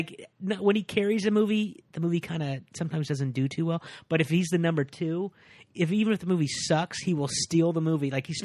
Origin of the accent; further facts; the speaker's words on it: Kansas, United States; I'm from Kansas, and I have a public school education